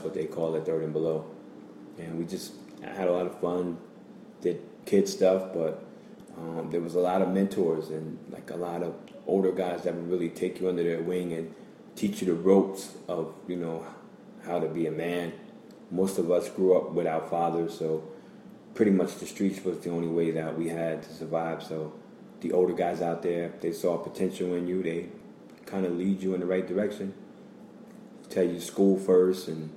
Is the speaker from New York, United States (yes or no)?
yes; Hudson, New York, United States; born and raised in Hudson, New York, and that's who I am.